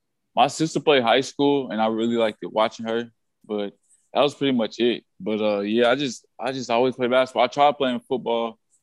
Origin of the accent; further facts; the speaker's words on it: Frankfort, Illinois, United States; So I'm from a suburb called Frankfort. I grew up in Frankfort, Illinois.